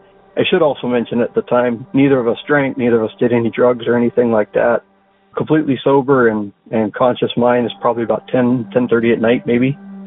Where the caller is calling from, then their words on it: Hawaii, United States; I'm calling from the Big Island of Hawaii.